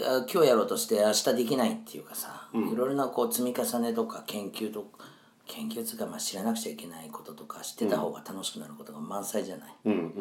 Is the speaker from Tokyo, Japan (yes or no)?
yes; Otsuka, Tokyo, Japan; 大塚、これとても僕らの地元なんで